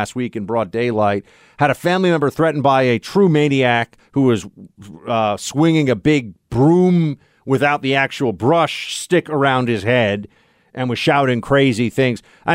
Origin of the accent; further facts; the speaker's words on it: New York City, New York, United States; I grew up in New York City.